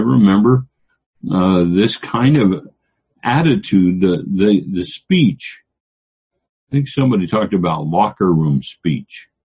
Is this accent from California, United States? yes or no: no; Washington, United States; I don't remember anything in my years of growing up in different places. And in my life, I was raised in Eastern Washington, and there were things that were repulsive and not good there.